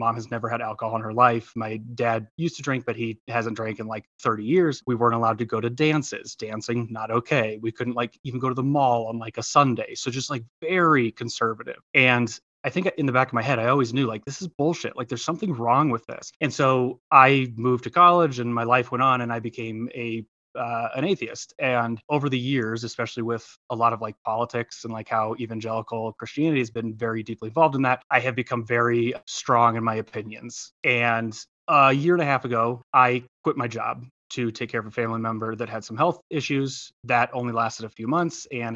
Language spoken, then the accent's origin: English; Midwest, United States; now in Colorado, United States; we live in Colorado now. I'm originally from the Midwest